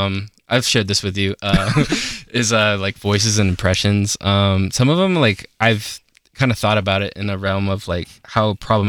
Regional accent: Aurora, Colorado, United States; I'm from Aurora, Colorado. Yeah, basically just like 30 minutes outside of Denver.

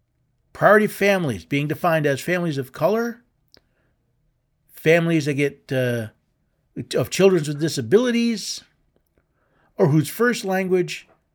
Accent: New York City, New York, United States; So, I grew up in the 60s and 70s. I was born in New York City. I lived in a neighborhood where 49% of the kids were black, 49% Puerto Rican, and 2% everything else.

